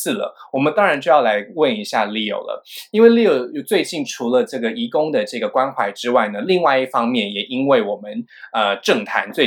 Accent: Taiwan; 这是不是有点像我们台湾人在美国、在德国、在英国

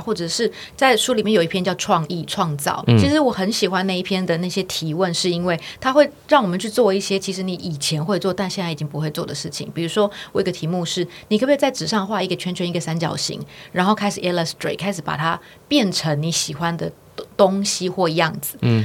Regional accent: Taipei, Taiwan; 我们一样都是在台北长大的，但想法不一样

